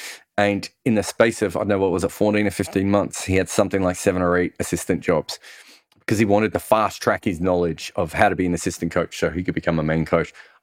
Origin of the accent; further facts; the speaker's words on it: Melbourne, Victoria, Australia; And part of this is where I grew up in Melbourne.